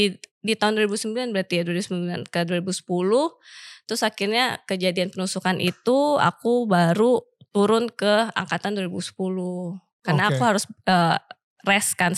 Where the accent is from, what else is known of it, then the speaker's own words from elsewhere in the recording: Jakarta, Indonesia; also born or lived in Ambon; di situ akhirnya aku gede di Jakarta.